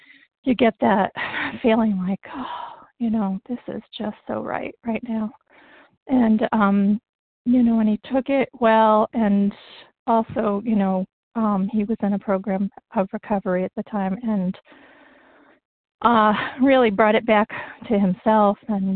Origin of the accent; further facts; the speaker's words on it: Massachusetts, United States; from the Berkshires in Massachusetts. That's the western part of the state.